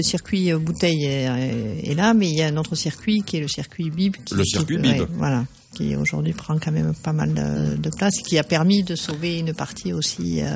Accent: Gaillac, Occitanie, France; born there; je suis née à Gaillac, alors je reste gaillacoise.

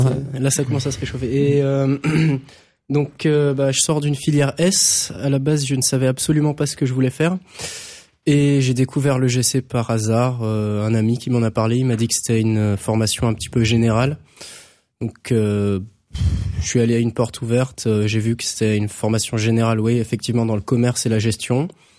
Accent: Martinique; now in France; Oui, alors moi je viens de Martinique, donc je suis ici pour mes études, c'est la première année que je fais en France.

